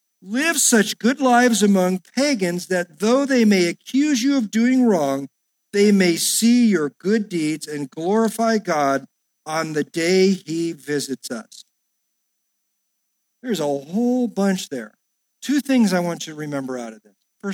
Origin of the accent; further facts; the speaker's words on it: United States; I mean, it's like, you can't do that to me. I'm an American, right?